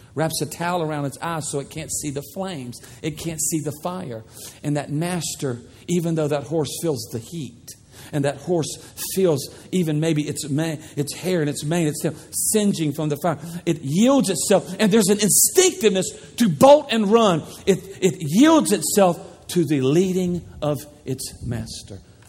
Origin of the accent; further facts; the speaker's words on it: the South, United States; Lord, I'm from the South. God is a Southerner.